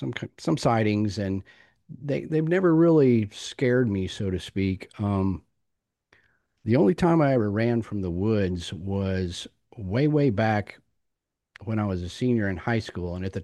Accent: Fort Worth, Texas, United States; born there; I was born in Fort Worth, Texas, and Lake Worth is just north of Fort Worth.

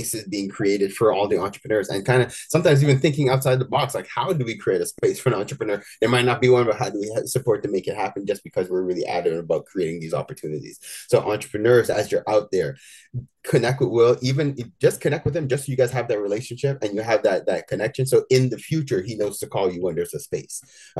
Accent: Montreal, Quebec, Canada; like Will and I grew up in the West Island

